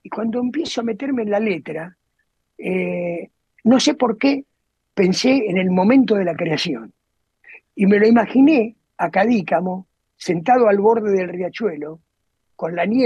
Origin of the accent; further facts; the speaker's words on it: Buenos Aires Province, Argentina; Yo vengo del conurbano, yo soy del sur del conurbano.